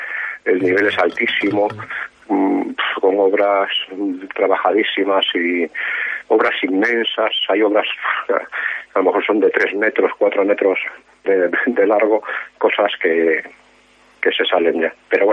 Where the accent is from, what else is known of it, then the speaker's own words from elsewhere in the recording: Viloalle, Galicia, Spain; teniendo en cuenta que yo soy de Viloalle, pues evidentemente la naturaleza va a estar totalmente presente en todas mis obras